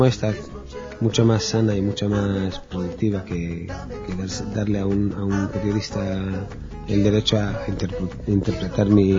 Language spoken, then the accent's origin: Spanish; Israel; Spanish is a second language; Mi madre es de Palestina, yo soy de Israel.